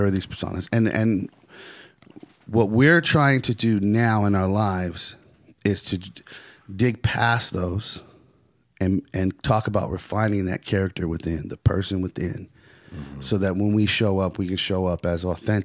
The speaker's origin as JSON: {"language": "English", "region": "California", "country": "United States", "tie": "born or raised there", "said": "I think it's just from growing up in California. You know, and that's just who I grew up with. And that's how we talk."}